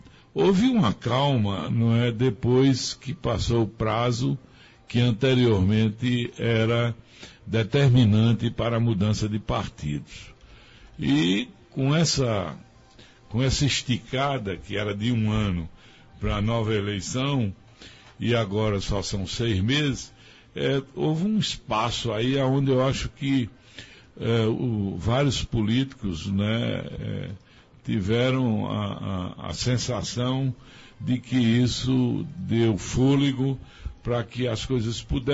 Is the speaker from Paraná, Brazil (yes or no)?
no; Afogados da Ingazeira, Pernambuco, Brazil; born there; Nós que nascemos aqui em Afogados da Ingazeira, exatamente nesse período, né, eu tenho 70 anos